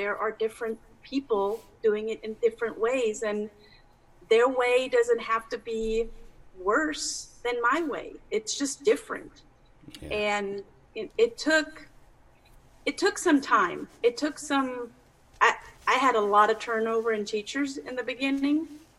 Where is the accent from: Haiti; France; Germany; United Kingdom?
Germany; moved away as an adult; now in United States; When I came from Germany to the States to start a Montessori school